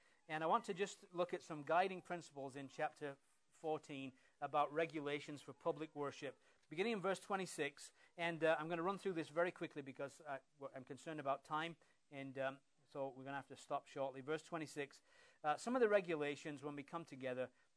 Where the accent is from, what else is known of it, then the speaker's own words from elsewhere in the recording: England, United Kingdom; It's beyond my imagination as an Englishman how anybody could get excited about that.